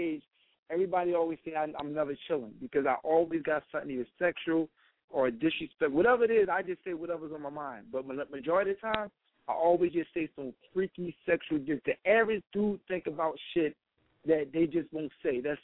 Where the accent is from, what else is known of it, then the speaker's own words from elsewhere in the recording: Philadelphia, Pennsylvania, United States; I'm from Philadelphia, North Philly all day.